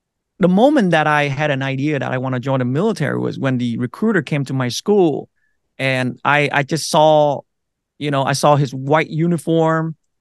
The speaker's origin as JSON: {"language": "English", "region": "Minnesota", "country": "United States", "tie": "born or raised there", "also_born_or_lived": "Vietnam", "said": "I grew up in Minnesota. I came here when I was like 12, 12 and a half-ish."}